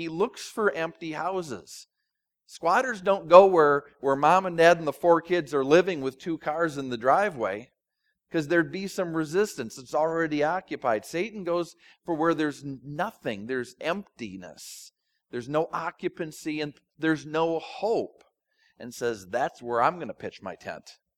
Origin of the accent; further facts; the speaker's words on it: Minneapolis, Minnesota, United States; also born or lived in New Jersey; I think of squatters growing up in Minneapolis and then living in Jersey as being sort of an inner city thing